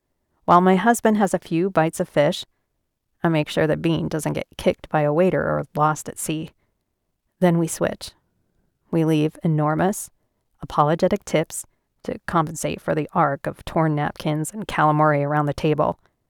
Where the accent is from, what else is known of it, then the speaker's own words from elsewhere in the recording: United States; now in Paris, France; It's a few hours by train from Paris, where we've been living. I'm American, he's British.